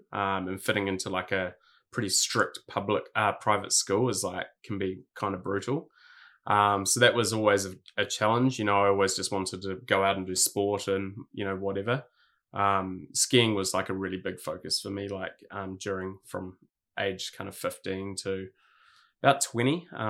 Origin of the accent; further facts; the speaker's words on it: Hawke's Bay, New Zealand; Yeah, so like I grew up in Hawke's Bay in New Zealand, which is kind of like a small town on the east coast of New Zealand.